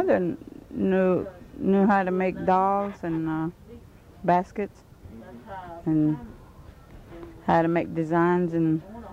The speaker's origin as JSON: {"language": "English", "town": "Copeland", "region": "Florida", "country": "United States", "tie": "born or raised there", "said": "Well, I was born here in Collier County."}